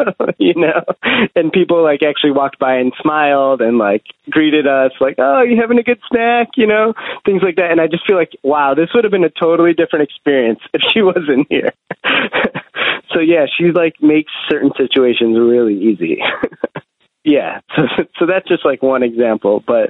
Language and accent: English; United States; I think growing up in America, you know, with immigrant parents it's hard.